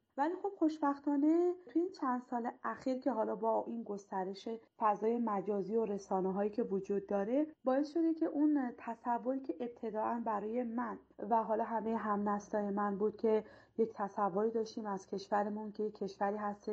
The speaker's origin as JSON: {"language": "Persian", "country": "Iran", "tie": "born or raised there", "said": "بنده متولد ایران هستم و اصالتاً از ولایت دایکندی کشور افغانستان و خانواده بعد از اینکه مهاجرت کردن سال 60 به ایران،"}